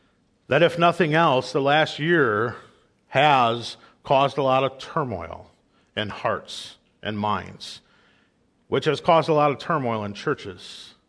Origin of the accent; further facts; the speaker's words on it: Wisconsin, United States; I'm from Wisconsin. I haven't had brats all winter.